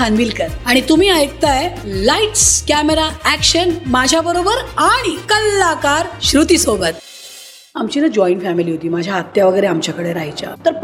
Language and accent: Marathi; Maharashtra, India; म्हणजे मला खूप अभिमान आहे की मी मराठी आहे, मला मराठी येतं, हिंदी येतं आणि इंग्लिश येतं.